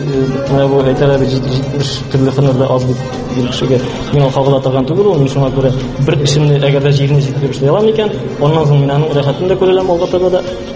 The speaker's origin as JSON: {"language": "Tatar", "region": "Tatarstan", "country": "Russia", "tie": "born or raised there", "said": "Авылында. Бердәнбер Татарстанда исемсез авыл дип әйтәсем килми аны. Киров исемле авыл җирлегендә."}